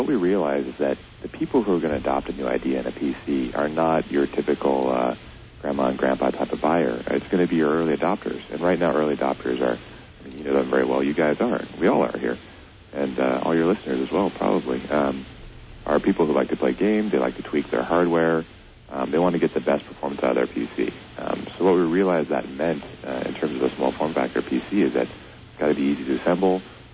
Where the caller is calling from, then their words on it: Los Angeles, California, United States; We're based out of Taiwan, and Shuttle US is based out of LA here, where I'm calling from.